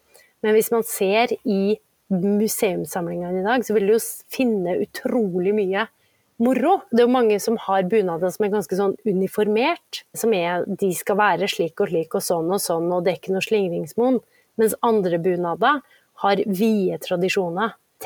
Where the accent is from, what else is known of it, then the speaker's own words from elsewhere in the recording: Rindal, Møre og Romsdal, Norway; For eksempel i min hjemkommune da, der jeg kommer fra, så Rindalsbunaden ble utviklet